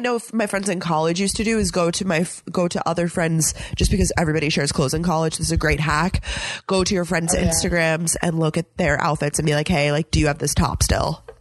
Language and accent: English; New York, United States; I can't believe I'm friends with multiple girls now from Texas as a New Yorker.